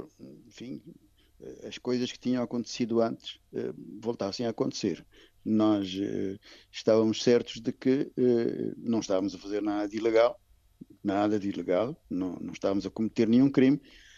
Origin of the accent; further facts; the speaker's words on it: Cape Verde; continuamos aquilo que nos une como cabo-verdianos é muito mais do que aquilo que não nos une